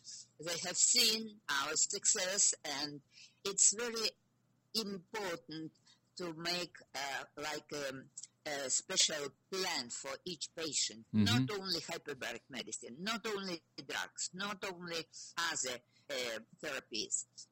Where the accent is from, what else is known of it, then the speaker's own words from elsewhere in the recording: Russia; English is a second language; now in Argentina; I came from Russia. No, it was a former Soviet Union.